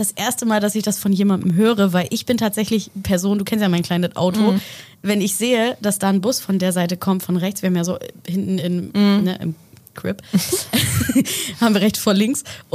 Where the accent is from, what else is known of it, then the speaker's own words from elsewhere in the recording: Lower Saxony, Germany; in Friesland, da wo ich herkomme, ne, vom Land